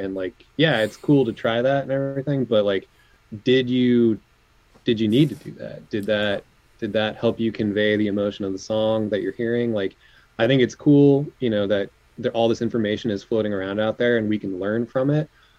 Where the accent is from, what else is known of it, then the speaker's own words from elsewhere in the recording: Colorado, United States; No, I went to school in Arizona. I grew up in Colorado, kind of like Front Range.